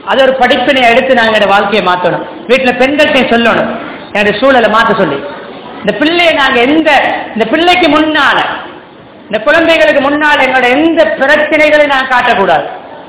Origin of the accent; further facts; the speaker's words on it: Sri Lanka; நாங்க இந்த நாட்டுல பிறந்து வளர்ந்தாலும், எங்கட நாட்டு பிரஜைகளை நாங்க இருந்தாலும்